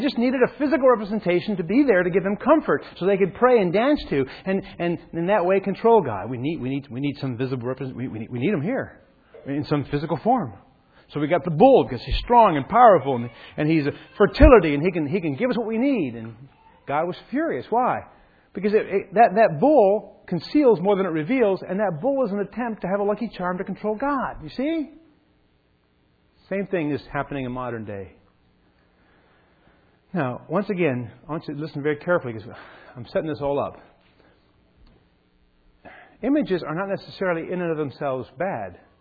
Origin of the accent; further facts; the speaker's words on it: United States; I'm an American, I admit it.